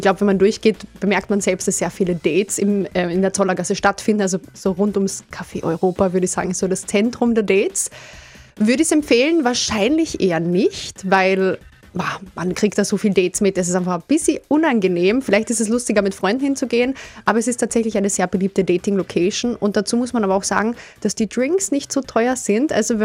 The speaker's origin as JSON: {"language": "German", "town": "Klagenfurt", "region": "Carinthia", "country": "Austria", "moved": "yes", "lives_now": "Vienna, Austria", "said": "Ich bin vor etwa 12 Jahren von Klagenfurt nach Wien gezogen"}